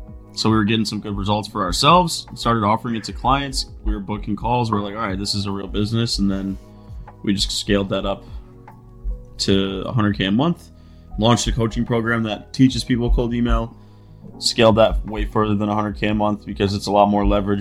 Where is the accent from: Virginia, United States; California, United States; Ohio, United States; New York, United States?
New York, United States; I'm from New York. I went to a state school in New York called Binghamton University.